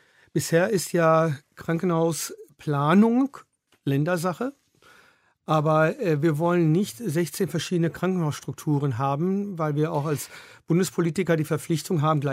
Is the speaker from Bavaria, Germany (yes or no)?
yes; Bavaria, Germany; ich komme ja aus Unterfranken